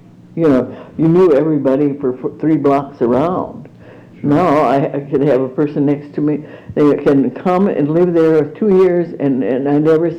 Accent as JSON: {"language": "English", "country": "Germany", "accent": "German", "second_language": "English", "said": "Now, if I write something, I can hear it, my German accent, but as long as I don't write it, I don't notice it."}